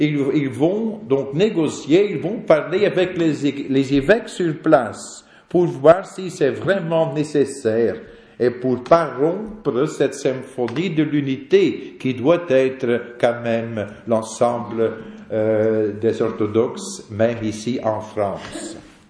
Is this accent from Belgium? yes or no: yes; Flanders, Belgium; Et je dois avouer cela malgré le fait que je suis flamand.